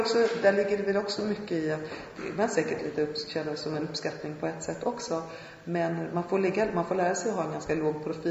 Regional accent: Sweden; now in France; jag var i England ett år och jag var så förvånad över att alla såg mig som fransyska. Eftersom jag är svenska, att jag bor i Frankrike

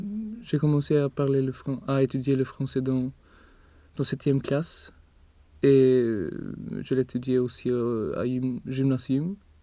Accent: Gothenburg, Västra Götaland, Sweden; French is a second language; also born or lived in Stockholm; maintenant j'habite à Yusholm. Mais mon famille a déménagé. Je suis né à Stockholm, mais quand j'avais 7 ans, je crois, mon famille a déménagé pour Gothenburg parce qu'il y avait trouvé des travails.

